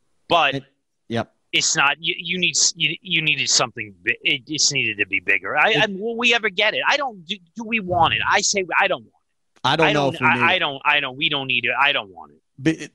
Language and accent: English; New York, United States; Listen, I'm from New York.